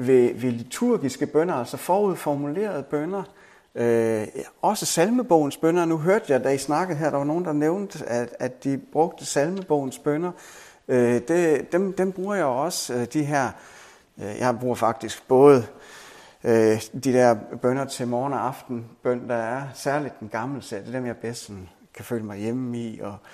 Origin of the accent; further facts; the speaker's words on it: Capital Region of Denmark, Denmark; Nu er jeg fra Vestegnen i København